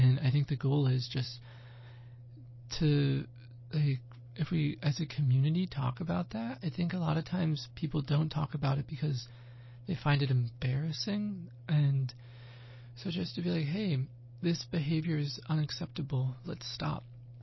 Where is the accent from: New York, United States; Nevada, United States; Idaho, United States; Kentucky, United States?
Kentucky, United States; And so I'm from Kentucky and it's a pretty big deal.